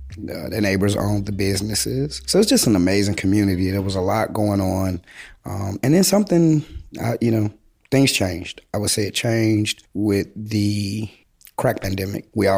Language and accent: English; Chicago, Illinois, United States; So a love of sports, I think, naturally came with being a Chicagoan. Initially, when I was a little kid, we weren't winning any championships in Chicago, but we had some of the best names in the game.